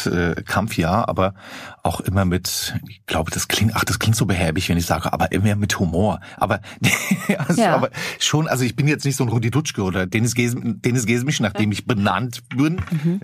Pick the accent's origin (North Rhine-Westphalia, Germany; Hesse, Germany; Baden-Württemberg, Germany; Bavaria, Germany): Hesse, Germany; Flörsheim am Main; Ja, und also die Stadt, wo ich aufgewachsen bin, Flörsheim am Main, bei Rüsselsheim, Opel, ist jetzt nicht so, dass ich da irgendwie weit und breit der einzige Ausländer gewesen wäre.